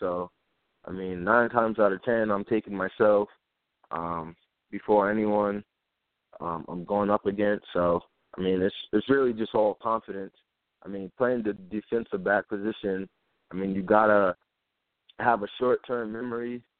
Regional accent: East Coast, United States; Just because I'm from the East Coast, and I want it, you know, to be somewhere where I didn't have to deal with snow and blizzards

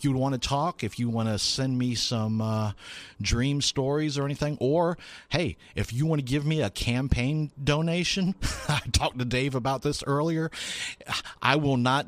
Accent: Lakeland, Florida, United States; late last year, I ran for mayor of my hometown of Lakeland, Florida.

